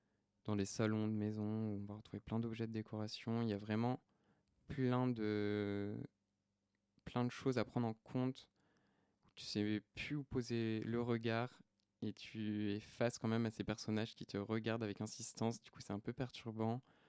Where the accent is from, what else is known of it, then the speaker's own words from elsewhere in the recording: United Kingdom; accent: English; French is a second language; Oui, excusez mon accent anglais.